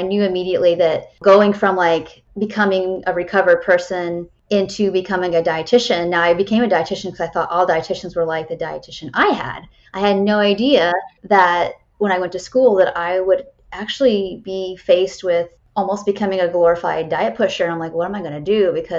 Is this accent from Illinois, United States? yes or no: yes; Illinois, United States; So I'm from Illinois, Wisconsin's just a state up north